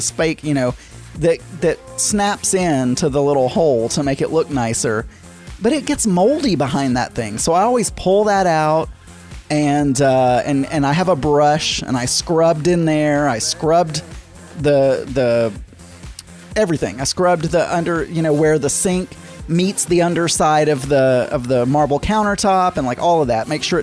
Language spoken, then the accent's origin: English; Arkansas, United States; I know I was born and raised in South Arkansas, and that's pretty common for South Arkansas